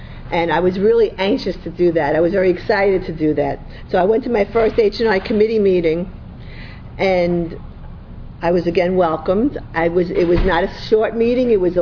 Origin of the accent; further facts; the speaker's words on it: Bronx, New York, United States; I'm an addict from the Bronx, and I'm a product of H&I.